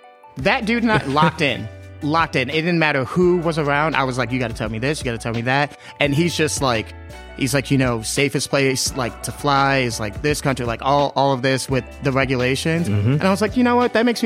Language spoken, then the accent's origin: English; Helena, Arkansas, United States; the memories that I have growing up in Helena, Arkansas, I never saw my grandfather have any sort of alcohol.